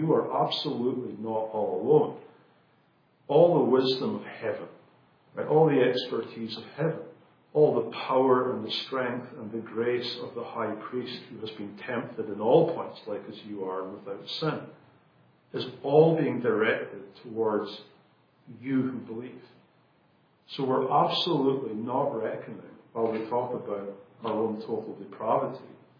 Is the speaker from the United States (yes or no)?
no; Scotland, United Kingdom; I'm from Scotland, she's Dutch